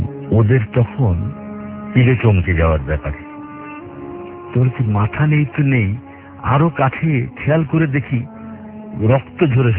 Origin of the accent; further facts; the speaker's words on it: Khulna, Khulna Division, Bangladesh; আমার বাড়ি খুলনায়।